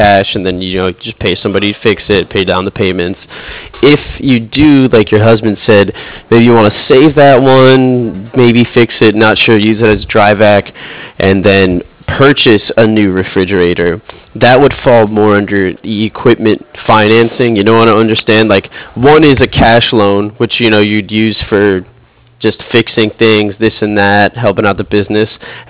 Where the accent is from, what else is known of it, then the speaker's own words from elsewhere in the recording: New Jersey, United States; I'm actually from the East Coast. I'm up from New Jersey, New York here.